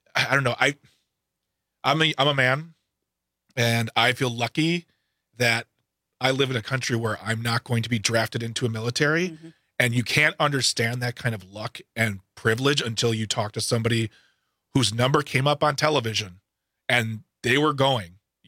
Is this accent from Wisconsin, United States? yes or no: yes; Waukesha, Wisconsin, United States; growing up, I grew up here in Waukesha, and the VFW on Summit is now gone.